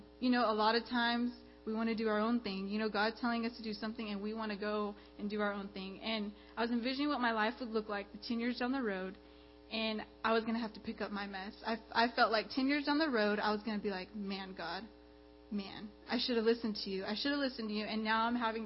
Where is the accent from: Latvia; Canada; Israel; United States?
United States; Big Spring, Texas; I'm from West Texas. I don't know if y'all are familiar with that area. A lot of times I say Big Spring, they're like, where is that at? It's like 7 hours from here. But I was born and raised there.